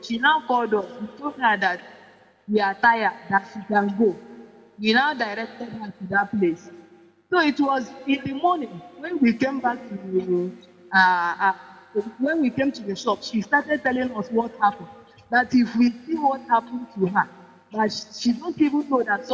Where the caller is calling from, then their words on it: Nicaragua; calling from Nicaragua.